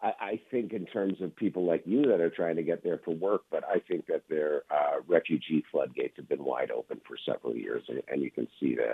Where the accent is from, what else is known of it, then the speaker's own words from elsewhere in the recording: Canada; now in United States; I'm from Canada. I became an American citizen 2 years ago